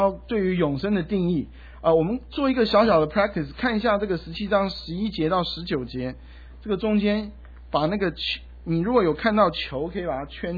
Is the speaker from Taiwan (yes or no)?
no; China; 另外一组人马呢是这个大祭司，我们中国人应该蛮熟的